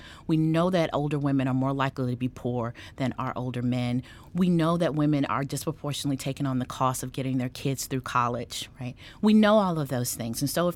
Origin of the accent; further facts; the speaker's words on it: the South, United States; As my mother would say, you know, again, we're from the South, and that's going to matter here in a moment.